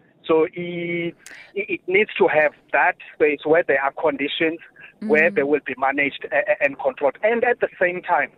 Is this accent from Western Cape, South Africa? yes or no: no; Eastern Cape, South Africa; I'm from the Eastern Cape, considered the most poorest province, and yet it's supposed to have the potential to be the most productive province.